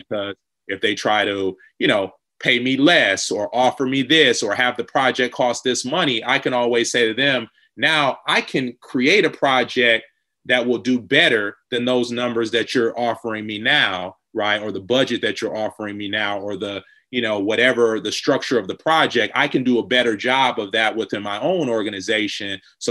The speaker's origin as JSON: {"language": "English", "town": "Detroit", "region": "Michigan", "country": "United States", "tie": "born or raised there", "said": "that was based on experiences that I had growing up in Detroit, and friends and my community that I've been around, being from a chocolate city like Detroit"}